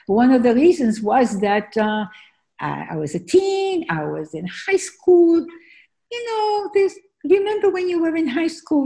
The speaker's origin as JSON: {"language": "English", "country": "Argentina", "said": "It was a much more difficult journey than I realized, and I was still Argentinian. I still had a strong hold for the country that I felt in my heart was mine"}